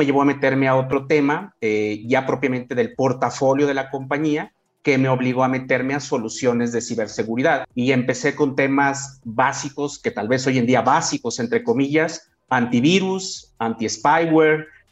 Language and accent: Spanish; San Luis Potosí, Mexico; Bueno, soy oriundo de San Luis Potosí, de la capital.